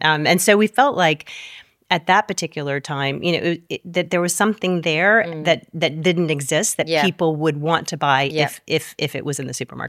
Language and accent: English; United States; so I'm obviously American, but very English recipes.